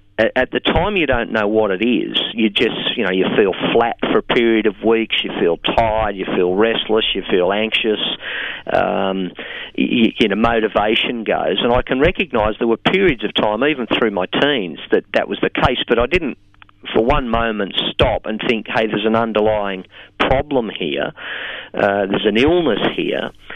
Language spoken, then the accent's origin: English; Singleton, New South Wales, Australia; I grew up in the Hunter Valley in a town called Singleton. And I thought for a long time that's what I might do for career. My dad was a dairy farmer and I was there until I was 18.